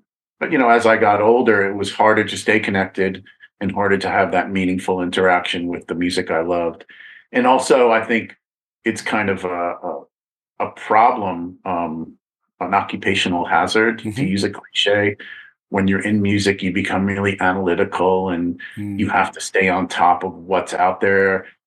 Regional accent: Brooklyn, New York, United States; I'm from Brooklyn. That's where I was schooled and weaned. Now it's a hipster part of the world.

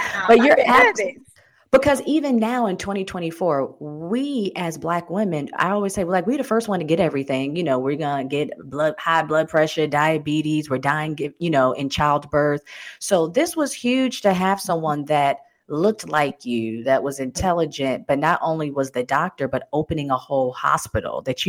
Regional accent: Charleston, South Carolina, United States; because I'm from the Charleston area

